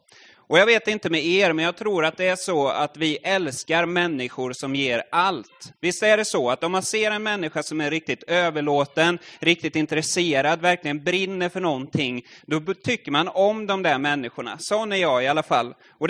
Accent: Furusjö, Jönköping County, Sweden; I Furusjö där jag växte upp

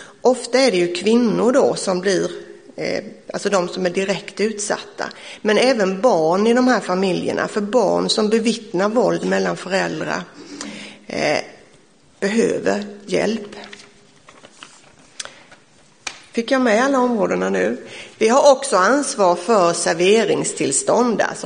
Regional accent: Skillingaryd, Jönköping County, Sweden; also born or lived in Gothenburg; Jag är en sån här genuin, tror jag, Vaggeryds kommuninvånare. Jag är född i Åkers församling, mitten på 50-talet. Sen är jag uppväxt i Skillingaryd. Bodde i Göteborg några år under 70-talet där jag jobbade och läste på socialhögskolan. Sen flyttade jag tillbaka till kommunen.

